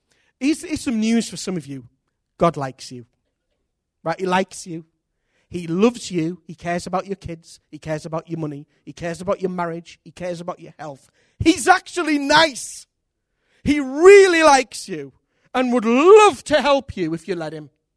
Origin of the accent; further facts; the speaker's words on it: United Kingdom; I'm British. You know, it matters to me.